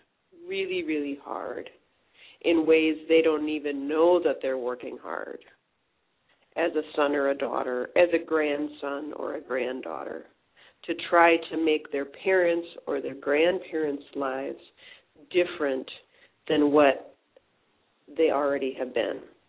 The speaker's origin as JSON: {"language": "English", "country": "United States", "said": "You know, I am an American, and I work in this American field of consciousness"}